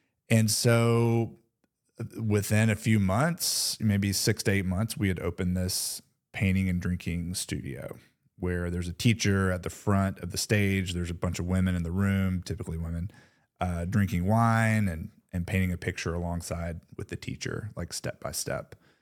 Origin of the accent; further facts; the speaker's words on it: Georgia, United States; now in Louisville, United States; I'm from Georgia originally, graduated University of Georgia, go Dogs, with a pharmacy degree.